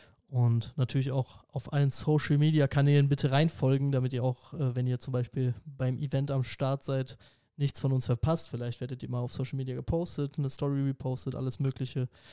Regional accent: North Rhine-Westphalia, Germany; Ich bin auch nicht so der Düsseldorfer Junge, ich komme ja aus dem Kölner Raum.

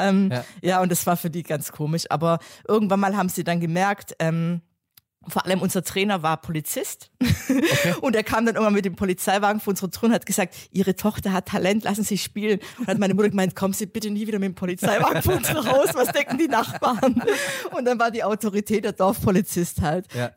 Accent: Neustadt, Germany; in Neustadt und dort habe ich auch meine ersten Fußballerfahrungen gemacht

